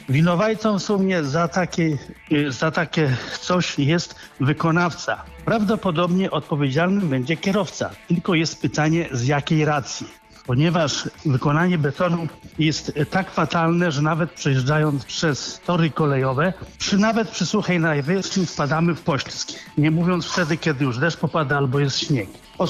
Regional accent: Szczecin, West Pomeranian Voivodeship, Poland; jestem ze Szczecina.

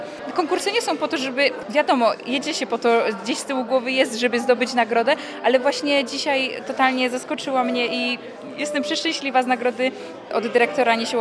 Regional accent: Lesser Poland, Poland; now in Katowice, Poland; Ja pochodzę z samego południa, z powiatu nowotarskiego, z Pienin. A studiuję w Katowicach.

